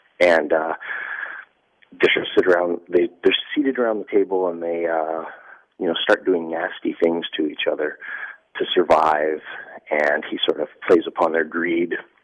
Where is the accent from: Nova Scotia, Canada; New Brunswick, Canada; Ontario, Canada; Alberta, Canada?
Alberta, Canada; I remember growing up in Alberta and going camping in the fall